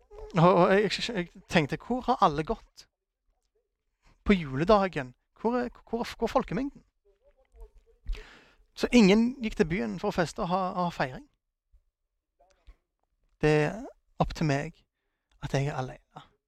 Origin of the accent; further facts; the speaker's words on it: Nigeria; now in Norway; Jeg er fra Nigeria.